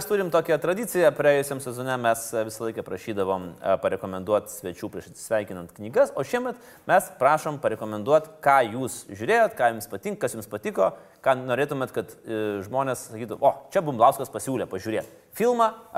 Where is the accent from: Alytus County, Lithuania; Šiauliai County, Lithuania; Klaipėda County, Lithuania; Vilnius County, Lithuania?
Vilnius County, Lithuania; Vilnius; Aš iš Žirmūnų, bet Fabioniškas beveik